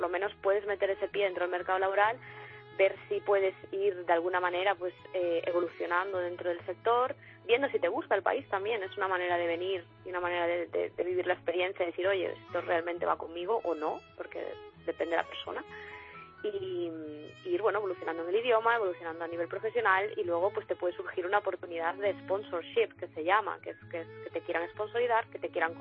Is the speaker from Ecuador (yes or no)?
no; Galicia, Spain; now in New Zealand; soy gallega